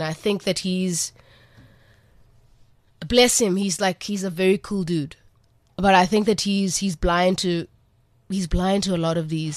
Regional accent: Port Elizabeth, Eastern Cape, South Africa; now in Cape Town, South Africa; It's not where I'm originally from. I'm from the Eastern Cape. I'm from PE.

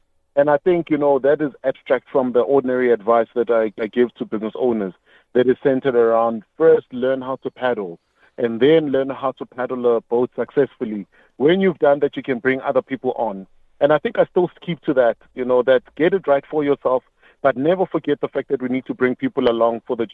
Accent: South Africa; And also, I think the very ethos of being South African and African is embedded in us to operate in Ubuntu.

